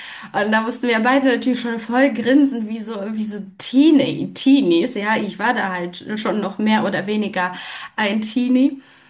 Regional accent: Poland; German is a second language; moved away as an adult; now in Germany; ich komme ursprünglich aus Polen und ich bin tatsächlich erst nach meinem Abitur nach Deutschland gekommen und habe erst dann die Sprache gelernt. Also ich habe mit 19 mein Abi gemacht, bin dann nach Süddeutschland und habe bei einer Familie gelebt.

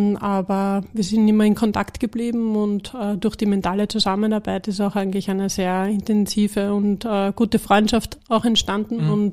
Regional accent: Mautern, Austria; Tennis, ja, kommt von den Eltern. Gibt es in Mautern, wo ich herkomme, auch einen guten Tennisverein.

